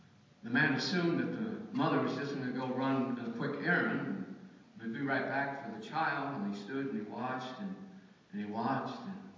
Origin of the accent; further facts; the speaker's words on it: Lima, Ohio, United States; And we came back to Lima because this was our roots. My wife was born and raised here in Lima. I grew up here in Lima as a boy.